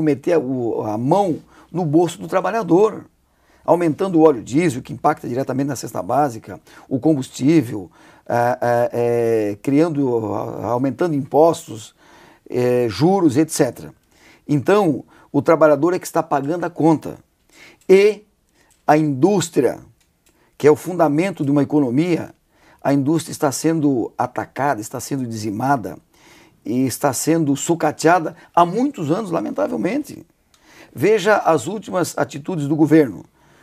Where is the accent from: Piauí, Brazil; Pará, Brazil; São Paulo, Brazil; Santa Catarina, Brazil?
Santa Catarina, Brazil; Joinville; Eu sou de Joinville, sou da região norte de Santa Catarina, felizmente, e nós estamos numa cidade, numa região que mais cresce do Brasil